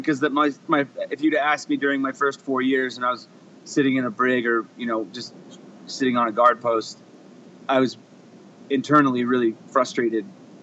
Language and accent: English; Washington, D.C. area, United States; but I grew up in the Beltway of DC, and so the military and the government was kind of all around me.